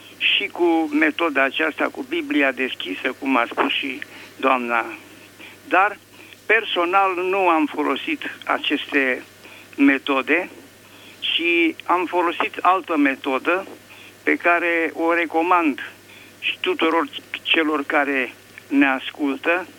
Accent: Bucharest, Romania; Vă sunt din București.

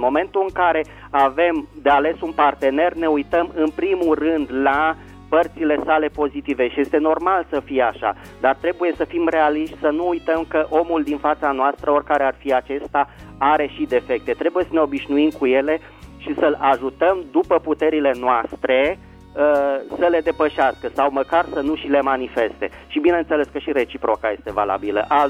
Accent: Bucharest, Romania; din București.

